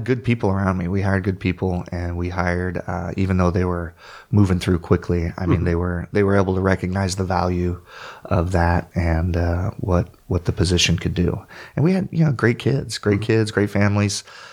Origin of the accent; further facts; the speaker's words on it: Oregon, United States; I grew up in Oregon and never been to Brookings before.